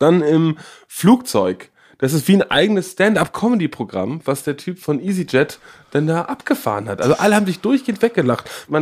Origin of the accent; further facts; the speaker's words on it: Berlin, Germany; als Berliner